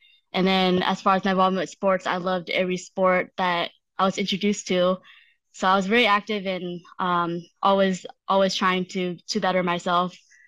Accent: United States; born there; I was born in the States as well.

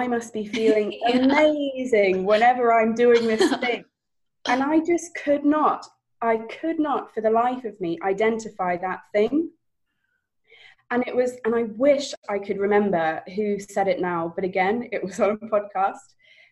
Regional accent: England, United Kingdom; I was living in Australia, but I'm English, obviously. So I traveled back to England for a friend's wedding.

